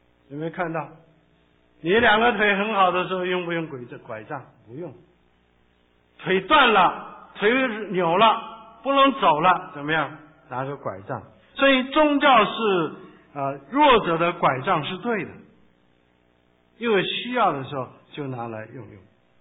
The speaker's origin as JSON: {"language": "Chinese", "country": "China", "said": "所以我们中国人说，人呢，穷则乎天，不穷就不乎。"}